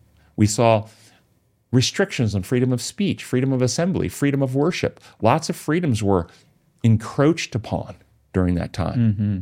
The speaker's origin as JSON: {"language": "English", "country": "United States", "said": "My identity for a while was derived, I'm an American."}